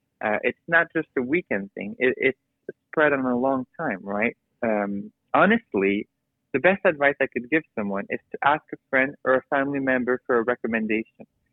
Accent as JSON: {"language": "English", "town": "Sherbrooke", "region": "Quebec", "country": "Canada", "tie": "born or raised there", "said": "So I guess, as you could tell, I'm a born and raised in Sherbrooke."}